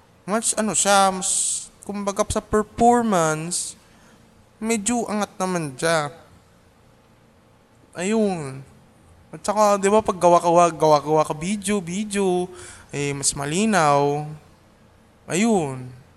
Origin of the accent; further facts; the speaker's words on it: Manila, Metro Manila, Philippines; Nawala yung purong taga Maynila ko, kumbaga, ay naging purong Tagalog na ako.